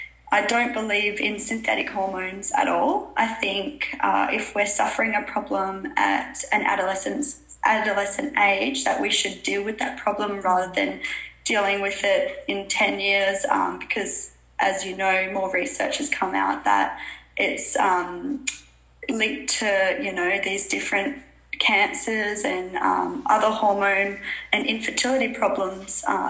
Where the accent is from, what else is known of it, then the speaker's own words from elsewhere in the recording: Western Australia, Australia; I'm from Western Australia